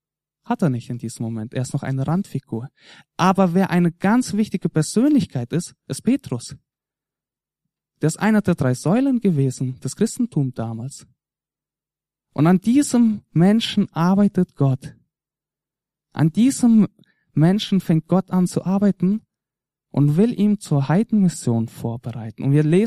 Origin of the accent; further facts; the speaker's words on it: Germany; born there; Ich bin ja Russlanddeutscher, zwar in Deutschland geboren.